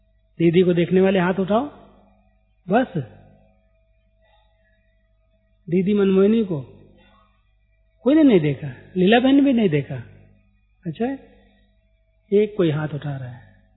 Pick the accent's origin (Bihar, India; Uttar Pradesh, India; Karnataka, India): Uttar Pradesh, India; एक बहुत छोटा गांव यूपी का, अभी भी वहां लाइट नहीं है, ऐसे समय में भी इतनी प्रगति के बाद भी लाइट नहीं हमारे गांव में